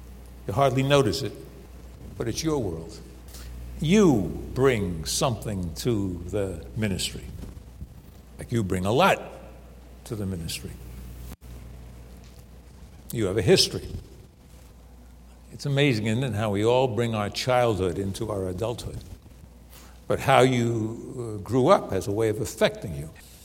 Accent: New York, United States; Growing up in New York, I just believe everybody's depraved.

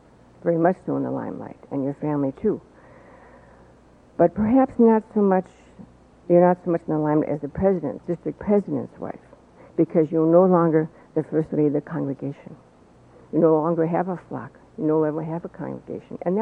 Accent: St. Louis, Missouri, United States; I was born and raised in St. Louis, about 6 blocks from the seminary.

